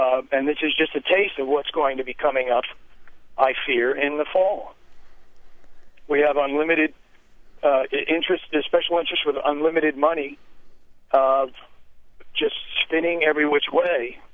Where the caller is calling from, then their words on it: Monroe, Connecticut, United States; Hi. I come from Connecticut, where the opportunist Joe Lieberman, in collusion with the insurance companies, have been running ads aimed at older voters